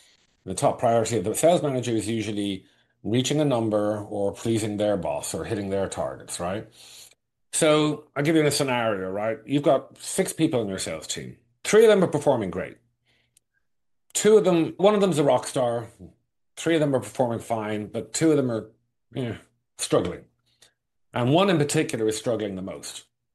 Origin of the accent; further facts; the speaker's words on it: Ireland; And growing up in Ireland, we weren't Catholics and everyone on our entire street was Catholic, right?